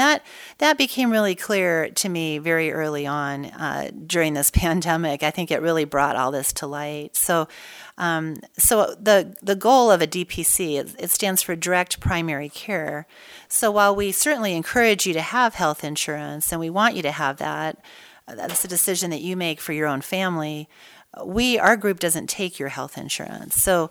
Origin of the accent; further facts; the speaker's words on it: Idaho, United States; I grew up here in Idaho. So my dad was a professor at the University of Idaho, and I don't think there is a Forest Service road in Idaho that I haven't been on at some point with my family when I was growing up.